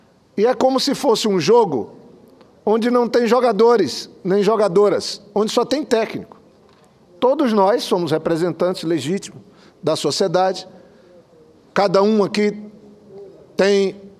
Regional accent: Acre, Brazil; vim do Acre

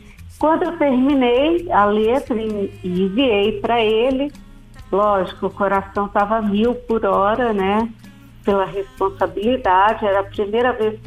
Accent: Pernambuco, Brazil; porque eu sou de Pernambuco, né?

